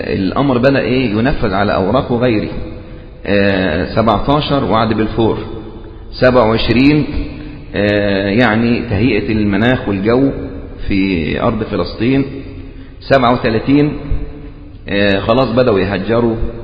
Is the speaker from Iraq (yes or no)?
no; Egypt; يعني مثلا لو نظرنا حتى عندنا في مصر